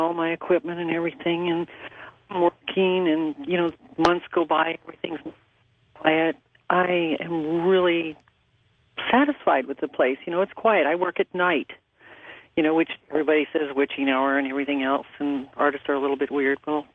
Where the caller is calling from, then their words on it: Anchorage, Alaska, United States; Anchorage, Alaska.